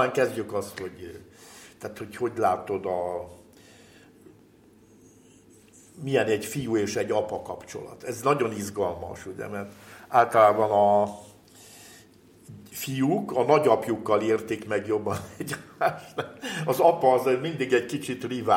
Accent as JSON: {"language": "Hungarian", "town": "Budakeszi", "region": "Pest", "country": "Hungary", "tie": "born or raised there", "said": "Igen. Budakeszin nőttem fel. És az apámmal ilyenkor mindig kimentünk."}